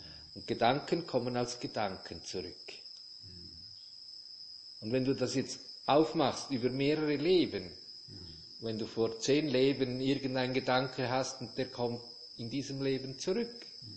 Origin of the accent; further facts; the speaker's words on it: Switzerland; bei uns in der Schweiz, in Zürich